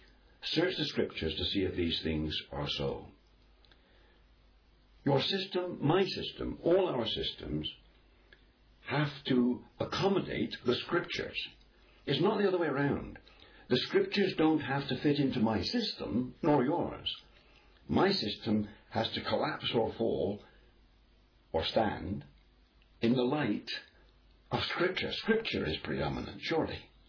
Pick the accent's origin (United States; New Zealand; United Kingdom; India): United Kingdom; I come from the United Kingdom, And the Church of England, I know they've changed the wording, but it's still the same underneath.